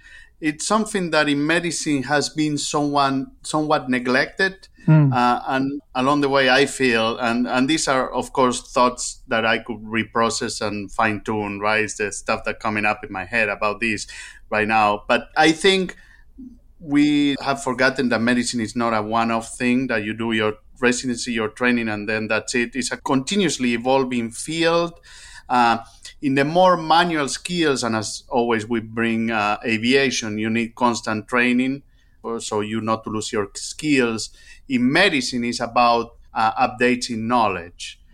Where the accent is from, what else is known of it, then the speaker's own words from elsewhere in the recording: Argentina; moved away as an adult; now in United States; So I'm from Argentina, and I came 18 years ago.